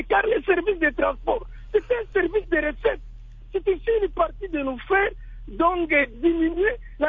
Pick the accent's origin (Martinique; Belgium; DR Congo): DR Congo; nous sommes aussi des Congolais.